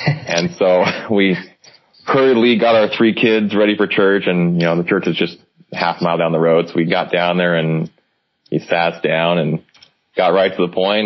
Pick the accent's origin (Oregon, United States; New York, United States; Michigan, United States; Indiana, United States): Oregon, United States; I live in Salem, Oregon. I live in the same state I grew up in.